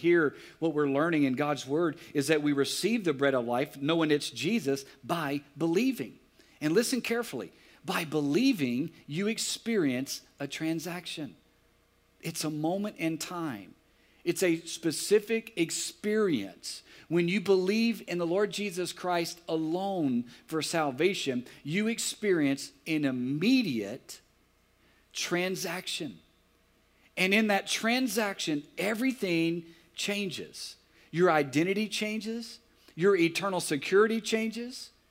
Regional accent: Alexandria, United States; I was at Horseshoe Drive Baptist Church, my hometown of Alexandria

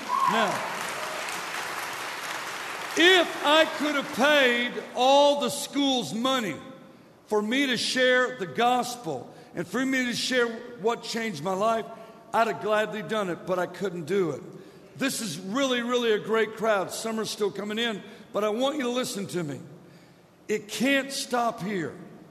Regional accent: Virginia, United States; born there; now in San Antonio, United States; I was born in Virginia, ended up in San Antonio, where I live now. Went to 24 different schools growing up, 5 different high schools my last year. Lived in about 20 states.

